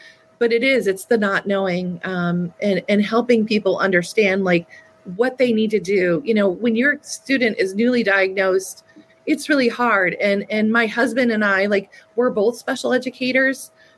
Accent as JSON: {"language": "English", "region": "Northeast", "country": "United States", "lives_now": "St. Louis, United States", "said": "I come from the Northeast, you know, where I spent most of my life and my career. And then I was in Chestertown, Maryland"}